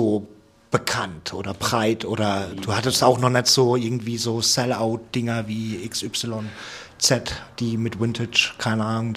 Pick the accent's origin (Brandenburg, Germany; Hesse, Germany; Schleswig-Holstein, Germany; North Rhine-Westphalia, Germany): Hesse, Germany; Lampertheim; ich komme ja ursprünglich aus Lambertheim, das ist ein Vorort von Mannheim